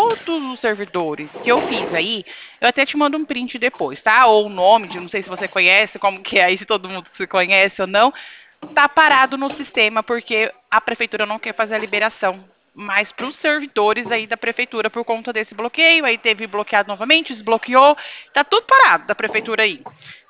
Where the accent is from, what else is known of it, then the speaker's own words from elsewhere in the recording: Presidente Prudente, São Paulo, Brazil; eu sou aqui de Presidente Prudente